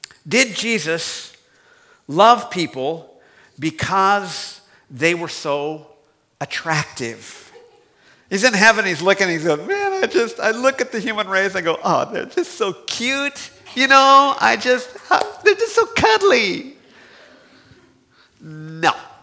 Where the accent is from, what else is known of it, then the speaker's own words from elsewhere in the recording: Bakersfield, California, United States; he was from my hometown of Bakersfield.